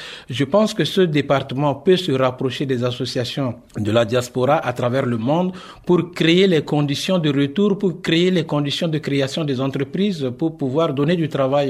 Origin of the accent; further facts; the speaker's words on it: Central African Republic; en tant que centrafricain, en tant que membre de la diaspora, nous demandons seulement aux autorités centrafricaines, par rapport à la crise qui secoue notre pays